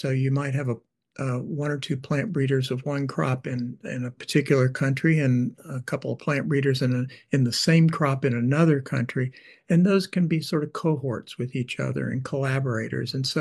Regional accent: Tennessee, United States; it reminded me of what we say down south where I come from Tennessee.

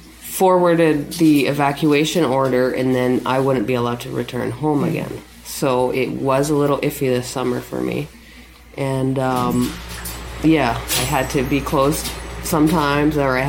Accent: Sorrento, British Columbia, Canada; also born or lived in Salmon Arm; I was born in Salmon Arm, yes, and I grew up in Sorrento, and I keep leaving and I keep coming back

